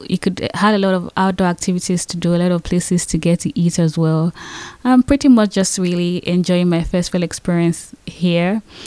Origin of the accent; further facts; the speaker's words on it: Lagos, Nigeria; I'm from Lagos, Nigeria.